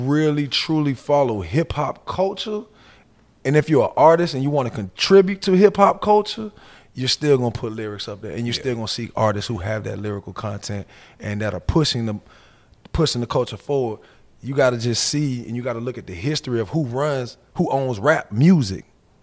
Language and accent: English; Florida, United States; I'm from South Florida, right?